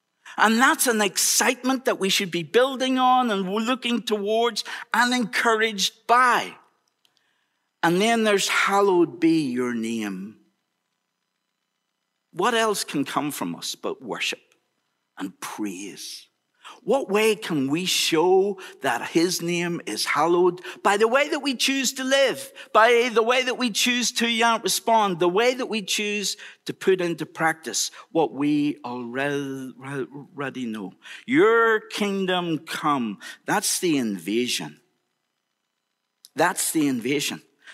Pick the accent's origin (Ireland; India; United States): Ireland; We're just going to choose one because I'm from Ireland.